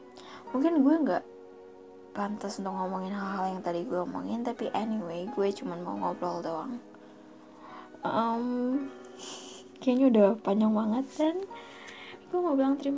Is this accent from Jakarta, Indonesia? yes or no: yes; Jakarta, Indonesia; Terus gue bahagia banget sebagai anak Jakarta, gue ngerasa wah, inilah yang namanya kota gitu kan